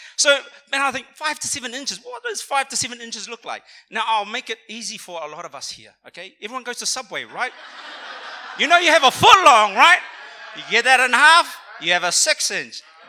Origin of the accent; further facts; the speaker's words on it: Wellington, New Zealand; now in Brisbane, Australia; You know, I'm from Wellington, and I came away from the cold, the rain, the snow, to come to beautiful Brisbane, you know?